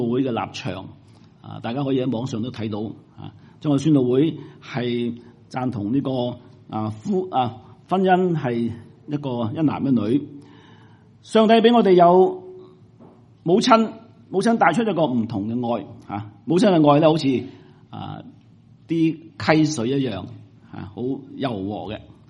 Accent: Canada; 因為我喺呢邊長大，即係有半個加拿大嘅文化

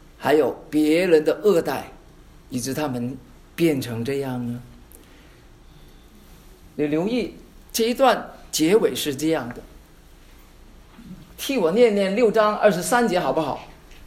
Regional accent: China; 比方说啊，我们中国人来说，实在是有福气吧

